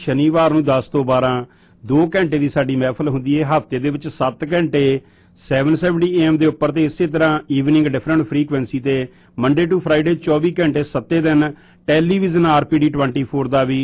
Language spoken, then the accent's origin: Punjabi; Punjab, India; now in Canada; ਅਸੀਂ ਪੰਜਾਬ ਤੋਂ ਏਡੀ ਦੂਰ ਆ ਕੇ ਇੱਥੇ ਅਸੀਂ ਵੀ ਨੌਕਰੀ ਕਰਨ ਡਏ ਹਾਂ